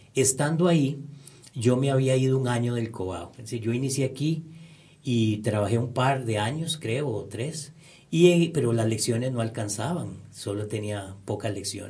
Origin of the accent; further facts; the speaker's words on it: San José, Costa Rica; yo nací en San José, ¿verdad? Nací en San José y inicié mis estudios en una escuela que se llama Pacífica Fernández, Oriamuno, en Atillo 4. Luego estudié en el Liceo Roberto Brenes Mesén, también de Atillo. Luego de ahí pasé al Seminario Central de San José.